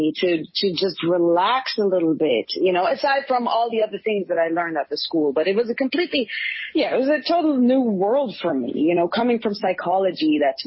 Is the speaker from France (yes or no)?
no; Switzerland; because I grew up in Switzerland, you know, no one was an actor around me.